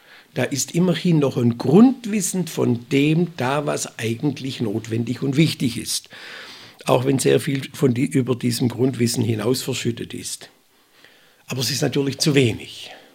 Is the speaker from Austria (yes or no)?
no; Baden-Württemberg, Germany; born there; ich glaube in meinem Geburtsort, ein kleines Dorf am Rande der Schwäbischen Alb war es